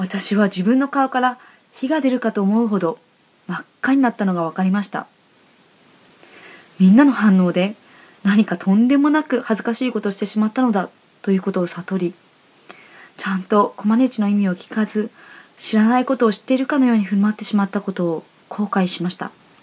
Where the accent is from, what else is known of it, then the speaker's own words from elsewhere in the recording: Kanto, Japan; also born or lived in Tohoku; 私は東北生まれですが、小学校1年生の時に関東に引っ越してきました。それから家の都合で何度か転校し、合計6カ所の小学校に行きました。